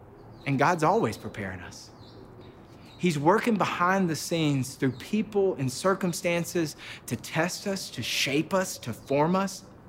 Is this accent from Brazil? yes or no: no; Georgia, United States; And I'm like, no way, like we're from Georgia. And he said, I'm from Gwinnett. And I'm like, no way, we're from Gwinnett.